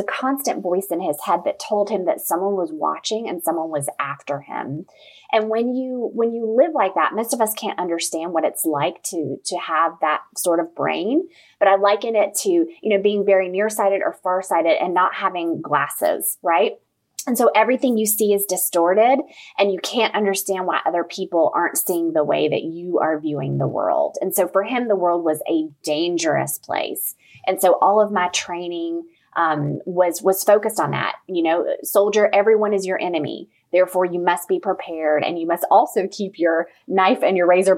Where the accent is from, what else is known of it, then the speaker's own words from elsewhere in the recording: Indiana, United States; But when I was born and raised in Indiana, they were not working.